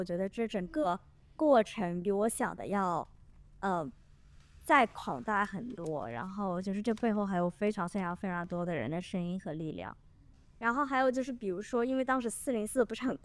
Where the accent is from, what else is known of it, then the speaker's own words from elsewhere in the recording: Shanghai, China; 我当时也是在纽约，但是我是上海人